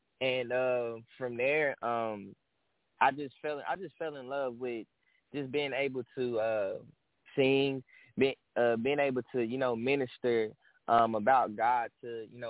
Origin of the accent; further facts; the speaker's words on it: Dallas, Texas, United States; All right, so I'm … I'm from Dallas, Texas.